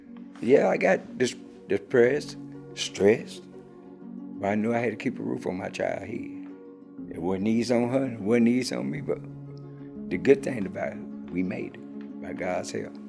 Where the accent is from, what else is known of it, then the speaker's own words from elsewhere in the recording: Tennessee, United States; moved away as an adult; I'm not from Ohio. I'm from Tennessee. I moved from Tennessee to up here. It was in 2016.